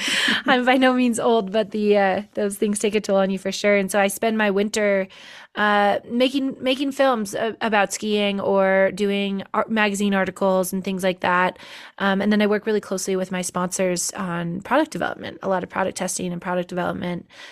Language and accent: English; Lake Tahoe, United States; I grew up here in Lake Tahoe.